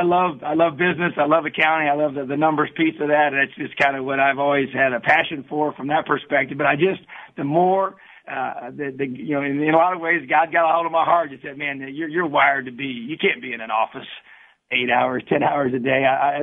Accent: New Castle, Indiana, United States; it meant so much to me to represent my home state. And like you said, I've been a high school coach in this state for 10 years. And and played my high school football here. My dad was my high school coach, and being from Newcastle

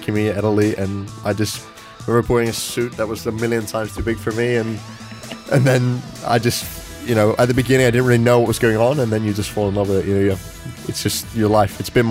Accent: Malaysia; I was born and raised in Malaysia.

